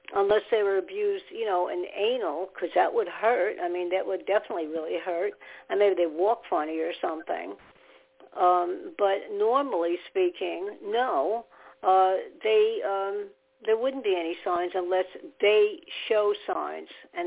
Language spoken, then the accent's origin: English; New York City, New York, United States; born there; because that side of the family all were born and raised in New York. And he was under convention there, and I was born in New York too.